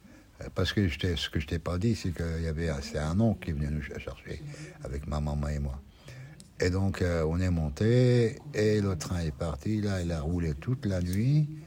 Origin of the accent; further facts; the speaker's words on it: Algeria; now in France; Donc je ne peux renier ni mes origines. Ni le pays qui m'a accueilli. Et donc, quelque part, je suis partagé. J'éprouve un amour illimité pour l'Algérie.